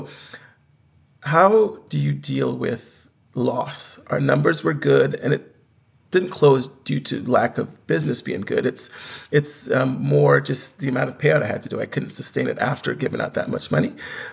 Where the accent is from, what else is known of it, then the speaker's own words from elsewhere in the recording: Barbados; Yeah, so I grew up surfing. I'm originally from Barbados, been surfing since I was 10.